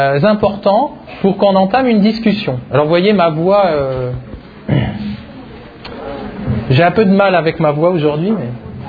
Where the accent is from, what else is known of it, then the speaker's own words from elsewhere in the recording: France; Est-ce que nous, on a une responsabilité en tant que Français?